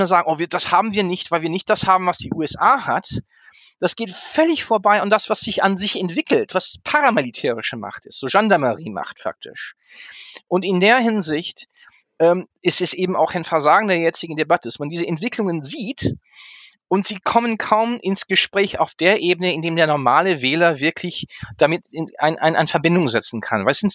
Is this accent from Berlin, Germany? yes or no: no; Hanover, Lower Saxony, Germany; ich bin ja in Hannover aufgewachsen